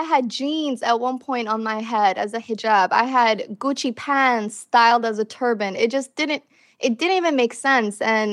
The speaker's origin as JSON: {"language": "English", "country": "United States", "tie": "born or raised there", "said": "Growing up in America, not seeing representation, not seeing anybody who dressed like me, looked like me"}